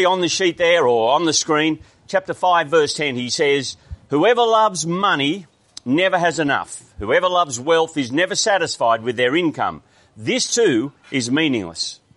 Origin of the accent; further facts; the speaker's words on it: Grafton, New South Wales, Australia; when I grew up in Grafton in the bush 50 years ago